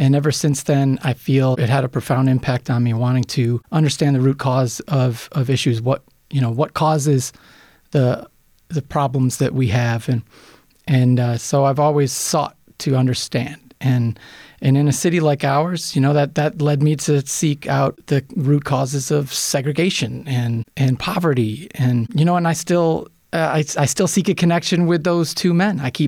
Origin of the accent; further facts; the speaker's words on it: Kenmore, New York, United States; You know, I'm a fourth generation Buffalonian. I was raised in Kenmore because of no residency requirement. I'm a son of a firefighter, Buffalo firefighter, but born here, raised nearby.